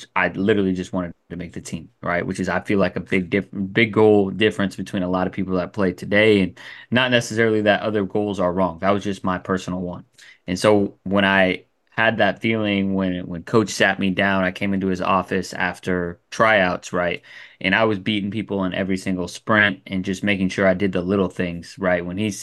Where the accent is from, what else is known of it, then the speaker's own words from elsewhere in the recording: California, United States; So I'm from Humboldt County and went to Arcata High School.